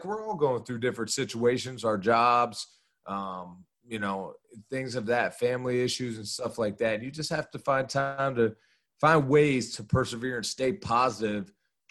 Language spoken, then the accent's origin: English; Pittsburgh, Pennsylvania, United States; because I'm from Pittsburgh